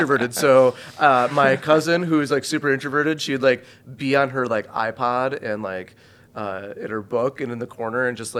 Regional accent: Wisconsin, United States; This is in Wisconsin. Yeah, so I grew up in Wisconsin. So it'd be, I have 32 cousins.

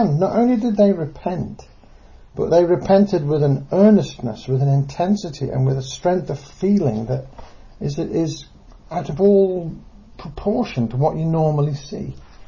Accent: England, United Kingdom; perhaps in part because I come from Britain, United Kingdom, England, where we're all a bit buttoned up and we all tend to be a bit straight-laced.

